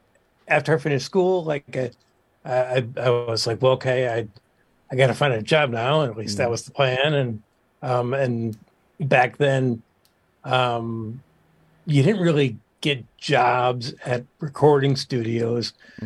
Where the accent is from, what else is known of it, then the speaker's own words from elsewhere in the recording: Milwaukee, Wisconsin, United States; I grew up in Milwaukee, and I was in bands as a young kid, and then really got more interested in like doing sound, and started working in the Milwaukee like music scene